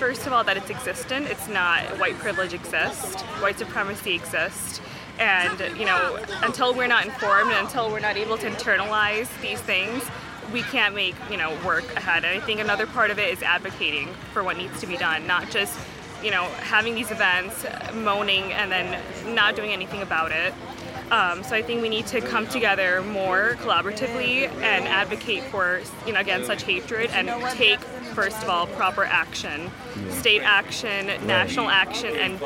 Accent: Amherst, New York, United States; I'm from Amherst, New York.

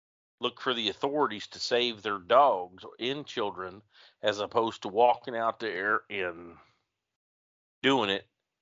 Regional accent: the Ozarks, United States; Okay. Well, I'm from the Ozarks. They're all the same to us.

